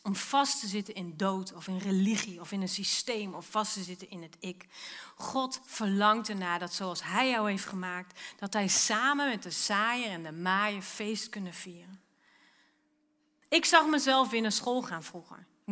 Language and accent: Dutch; Alkmaar, North Holland, Netherlands; now in Achterhoek, Netherlands; Ik zei vroeger altijd, ah, ja, maar ik kom uit Alkmaar. Ik ben geboren in Alkmaar, hoor.